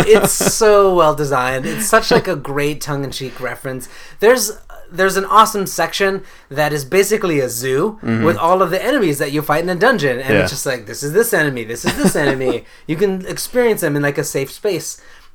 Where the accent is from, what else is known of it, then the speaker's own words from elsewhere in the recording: California, United States; Or, yeah, you know, we grew up in the Bay Area.